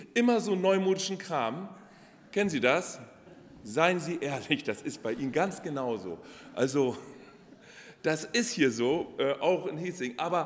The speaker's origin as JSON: {"language": "German", "town": "Stadthagen", "region": "Lower Saxony", "country": "Germany", "said": "auch in Stadthagen nicht, wo ich herkomme."}